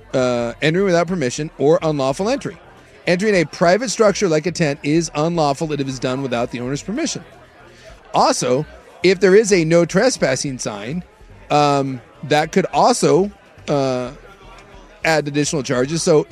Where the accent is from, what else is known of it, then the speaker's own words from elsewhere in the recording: Alaska, United States; but like growing up in Alaska, every now and then, like you'd be camping